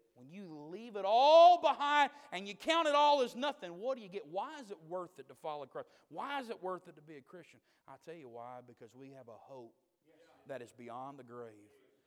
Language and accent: English; Georgia, United States; I'm from Georgia, so I like the Dogs.